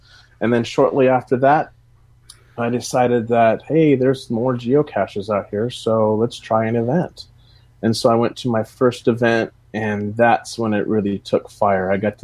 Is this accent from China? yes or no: no; South Dakota, United States; I am from South Dakota, but Arkansas is I call home state now because I've been here for 20 years.